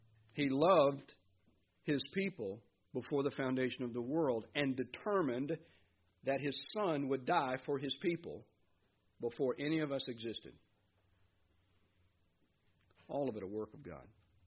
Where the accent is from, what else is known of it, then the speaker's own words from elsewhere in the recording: the South, United States; Y'all, I know. And we're from the South.